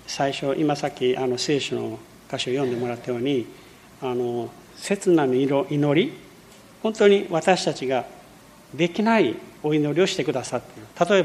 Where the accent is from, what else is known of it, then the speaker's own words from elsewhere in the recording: Brazil; Japanese is a second language; now in Japan; 私は、まあ、日本語が少しできることと、ブラジル出身なので